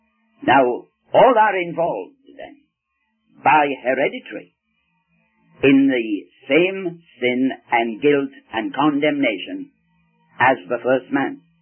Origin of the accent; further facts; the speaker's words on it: England, United Kingdom; also born or lived in China; now in Canada; I am Scottish by race, but I was brought up in England, and I have lived many years in China, and now I am a citizen of Canada.